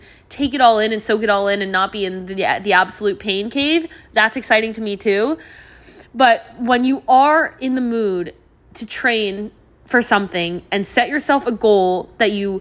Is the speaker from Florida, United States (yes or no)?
no; New York City, New York, United States; I'm from New York and I live here now again after coming back, you know, after graduating from college. And so to run a marathon in your home city is truly so special.